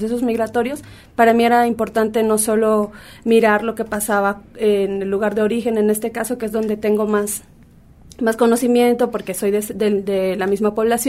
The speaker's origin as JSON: {"language": "Spanish", "town": "Tatahuicapa", "region": "Veracruz", "country": "Mexico", "said": "yo soy de una comunidad de Veracruz, se llama Tatahuicapa, y que está más o menos como a 9 horas del Distrito Federal"}